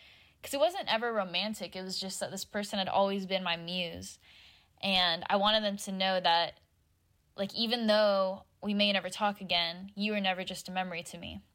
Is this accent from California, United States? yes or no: no; Seattle, Washington, United States; moved away as an adult; went to college, I moved to the East Coast and we fell out of touch. And every time I come back to my hometown, Seattle, I try and get in touch with him.